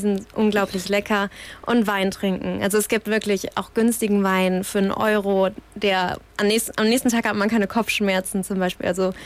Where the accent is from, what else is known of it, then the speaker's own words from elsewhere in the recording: Germany; für mich als Deutsche, war es komisch, wenn man im Bus stand und direkt jemanden neben sich hatte